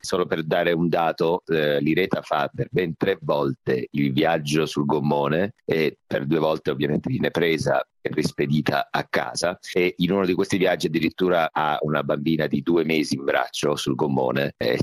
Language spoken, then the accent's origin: Italian; Apulia, Italy; accent: Salentino; Tra l'altro per me casa è Salento, quindi insomma è uno spettacolo dove ancora usavo il mio dialetto, il dialetto salentino.